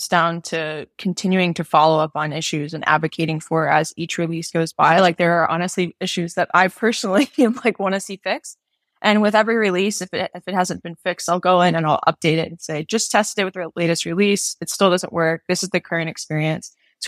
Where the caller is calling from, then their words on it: Seattle, Washington, United States; I'm joining from Seattle, Washington.